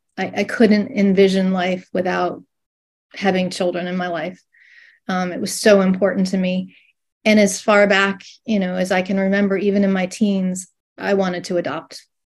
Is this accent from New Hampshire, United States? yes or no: yes; New Hampshire, United States; now in Frederick, United States; I'm originally from New Hampshire, southern New Hampshire. I live in outside of Frederick, Maryland now, and that's about an hour outside of D.C. and an hour outside of Baltimore.